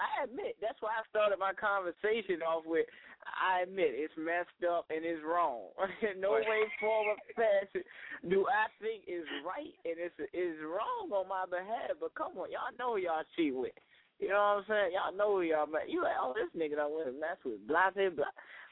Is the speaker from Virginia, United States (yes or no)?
yes; Norfolk, Virginia, United States; I'm from Norfolk, Virginia, but I'm in Baltimore, Maryland right now.